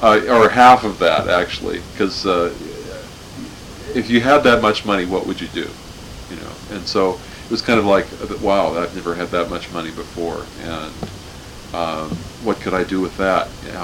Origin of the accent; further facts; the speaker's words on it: Chicago, Illinois, United States; And I grew up in on the South Side, so there was a lot of black music around.